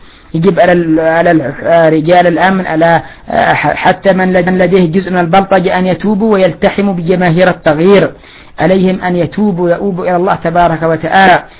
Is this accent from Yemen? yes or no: yes; Yemen; أذكر بداية الاعتصامات عندنا في اليمن كان عدد قليل